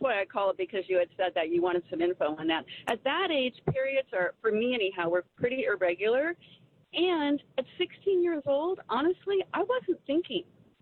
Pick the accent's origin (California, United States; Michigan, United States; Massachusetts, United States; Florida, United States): California, United States; I am a 61-year-old Trump conservative born and raised in California.